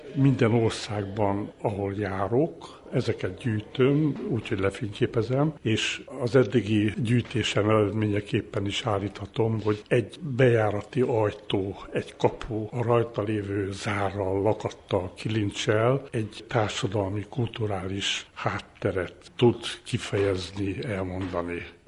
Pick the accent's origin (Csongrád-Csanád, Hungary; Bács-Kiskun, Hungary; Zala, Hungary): Csongrád-Csanád, Hungary; Hódmezővásárhely; Én Hódmezővásárhelyen, egy alföldi városban születtem, ahol a földművelő ember, úgymond a tipikus városlakó, óriási területű tanyavilág veszi körbe még ma is a várost